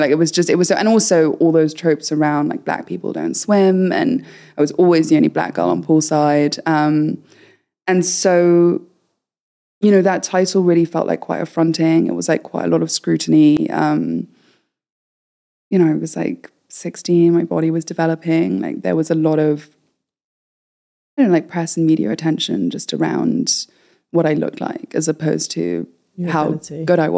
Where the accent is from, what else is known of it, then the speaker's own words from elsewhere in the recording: Kenya; So we moved to Kenya, which is where I grew up and kind of where I'm from. I'm half Kenyan, half British.